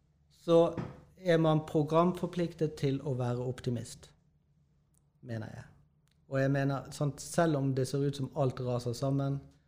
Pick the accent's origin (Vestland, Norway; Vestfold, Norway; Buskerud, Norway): Vestland, Norway; Bergen; Jo, jeg vet, for når jeg vokste opp I Bergen, så dyrket faktisk min bestemor grønnkål